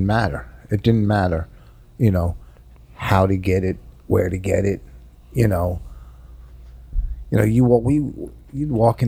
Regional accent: East Coast, United States; You could tell I was from the East Coast because I'm sitting on the beach with fucking jeans and a fucking T-shirt.

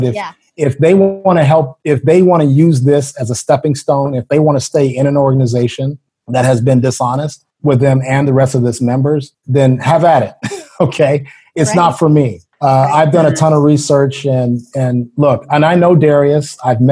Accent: Illinois, United States; Okay, well, the brief history is, I'm from Illinois

